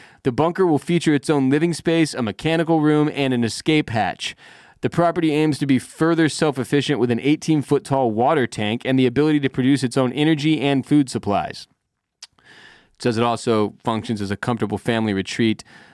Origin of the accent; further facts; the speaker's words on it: Houston, Texas, United States; This is a dude who I grew up listening to in Houston